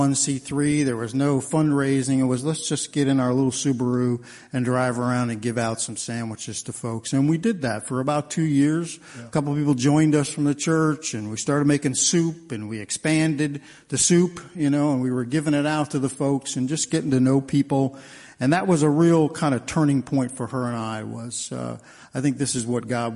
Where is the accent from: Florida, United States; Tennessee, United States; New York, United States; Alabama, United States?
New York, United States; New York City; Yeah, so I'm born and raised in New York City in a place called Queensbridge, which is right where the 59th Street Bridge comes into Queens.